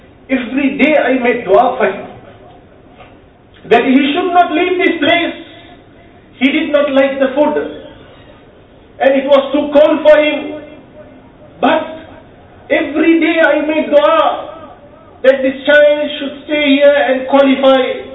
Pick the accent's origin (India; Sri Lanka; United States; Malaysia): Sri Lanka; English is a second language; I said, I am from Sri Lanka.